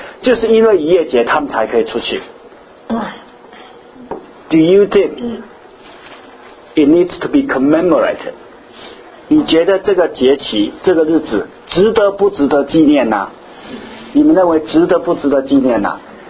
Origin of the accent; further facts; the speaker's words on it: China; 你们知道我们社会上很多节对不对？我们中国人什么节？